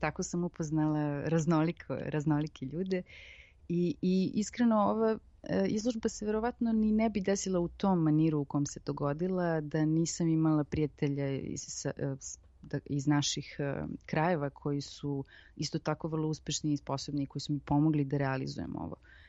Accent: Serbia; Ja sam jedina Srpkinja u mom bendu.

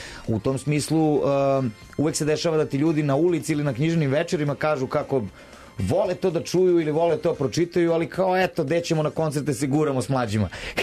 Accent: Serbia; Vidi, ja sam čovek Srbin i ja se ne bavim očekivanjima.

